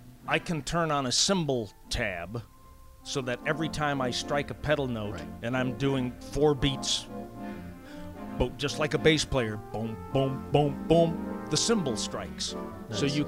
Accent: Chicago, Illinois, United States; Although growing up in Chicago, I knew... By the time I was 4, I wanted to be the next Jack Brickhouse, the longtime voice of the Cubs.

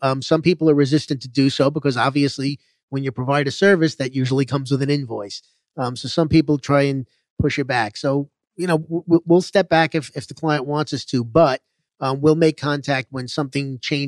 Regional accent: New York, United States; Actually, born and raised in New York. We migrated south about 17 years ago

